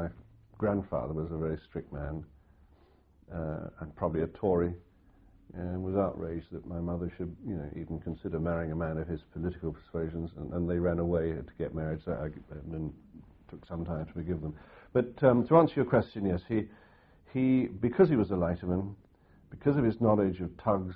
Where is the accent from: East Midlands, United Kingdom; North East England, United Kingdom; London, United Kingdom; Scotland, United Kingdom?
London, United Kingdom; Romford; born there; I was born in Romford, and just outside Romford in Essex, which is, in a wartime context, close to London Docks.